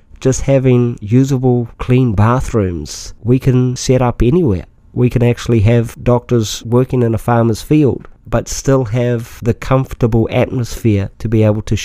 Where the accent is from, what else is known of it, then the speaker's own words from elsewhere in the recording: New Zealand; now in United States; I grew up in New Zealand.